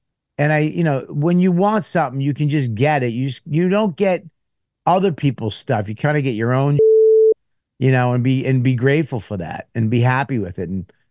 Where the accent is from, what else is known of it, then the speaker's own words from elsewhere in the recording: Boston, Massachusetts, United States; That's me. I'm from Boston.